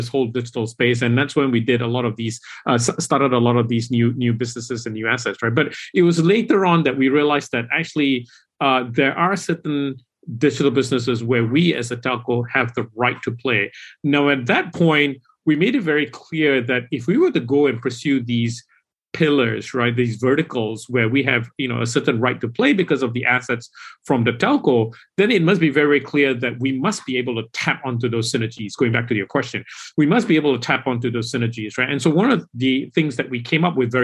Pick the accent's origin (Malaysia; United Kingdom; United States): Malaysia; moved away; I moved back to Malaysia, my home country. The country was where I was born.